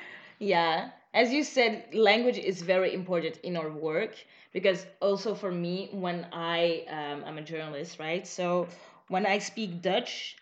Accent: United Kingdom; I'm from Britain.

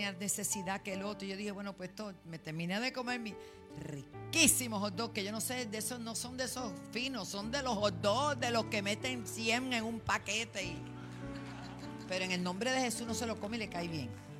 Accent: Bayamón, Puerto Rico; Hay un lugar cerca de donde yo me crié, en Bayamón Garden

